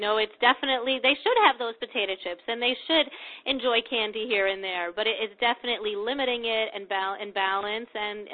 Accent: New Jersey, United States; I was raised in New Jersey, and my mother was born in New Jersey, and my grandmother was born in the Depression in New Jersey, and they were all farmers.

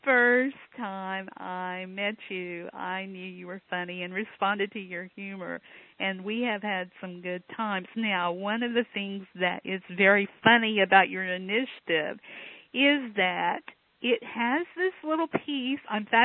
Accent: Texas, United States; You know, I mean, I grew up in Texas. It's naked, trust me.

